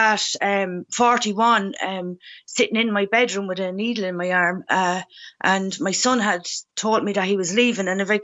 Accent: Carlow, County Carlow, Ireland; I'm originally from Carlow town

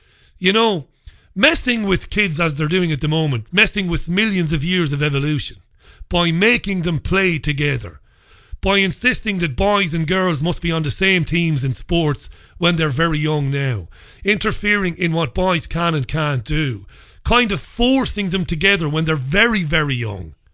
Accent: Waterford, Munster, Ireland; when I was a child growing up in Ballybeg in Waterford

